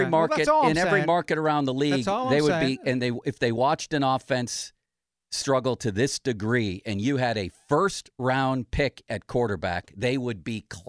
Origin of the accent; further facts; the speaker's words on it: Buffalo, New York, United States; I know where I grew up in Buffalo